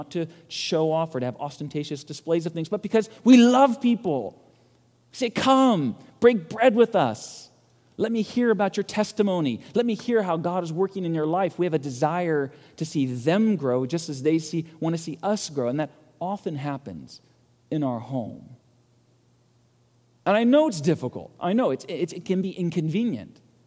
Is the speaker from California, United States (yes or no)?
yes; California, United States; I grew up in California.